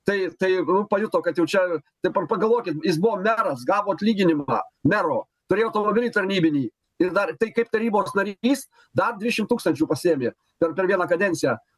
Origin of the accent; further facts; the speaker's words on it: Alytus, Alytus County, Lithuania; kadangi pats esu alytiškis